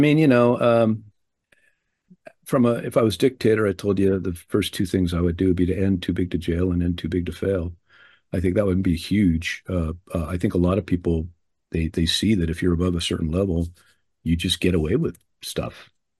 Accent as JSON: {"language": "English", "country": "United States", "said": "I sincerely do care about people, you know, and being an American, I care primarily about other Americans"}